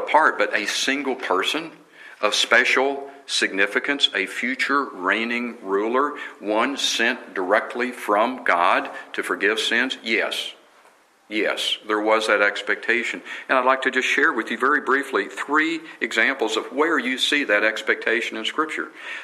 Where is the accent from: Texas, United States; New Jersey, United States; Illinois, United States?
Texas, United States; I grew up in Texas. It would be like, who do y'all say I am?